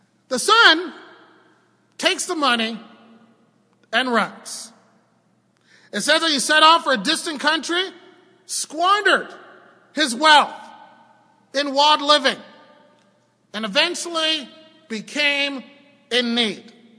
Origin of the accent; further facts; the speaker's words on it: Toronto, Ontario, Canada; I grew up in Toronto in a rough neighborhood.